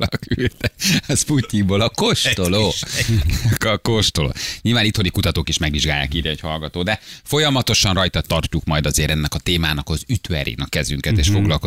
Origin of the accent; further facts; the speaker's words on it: Budapest, Hungary; Ó, hát kedvenc helyem, ott nőttem föl.